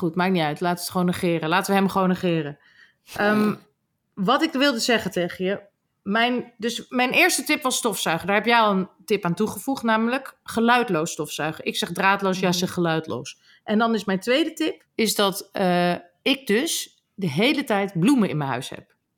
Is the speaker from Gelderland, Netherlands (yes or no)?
no; Groningen, Netherlands; want ik ben opgegroeid in Groningen. Het is zo raar... Het is zo'n raar accent.